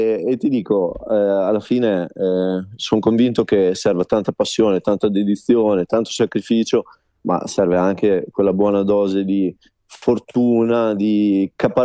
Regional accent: Modena, Emilia-Romagna, Italy; E poi dopo io vengo, sono emiliano, sono modenese

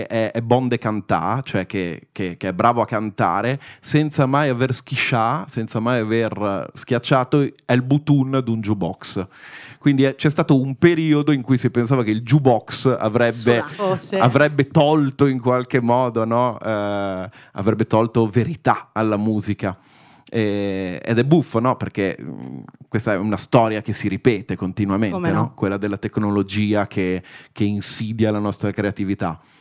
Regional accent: Milan, Lombardy, Italy; born there; Io in realtà ci sono nato a Milano però una famiglia venuta dalle quattro angoli d'Italia sostanzialmente.

